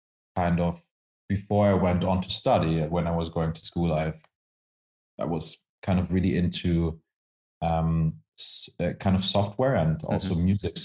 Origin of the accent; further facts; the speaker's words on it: Germany; English is a second language; I come from Germany